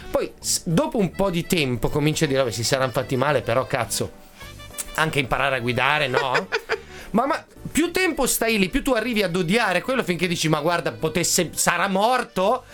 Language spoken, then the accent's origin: Italian; Casale Monferrato, Piedmont, Italy; now in Milan, Italy; io vengo dalla provincia, no? Io sono di Casale Monferrato, non sono nato a Milano